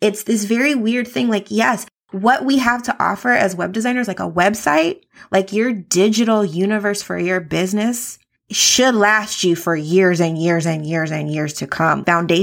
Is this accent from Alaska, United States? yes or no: no; California, United States; growing up in the Bay Area, California, really like enlightened me to a lot of things because around a lot of artists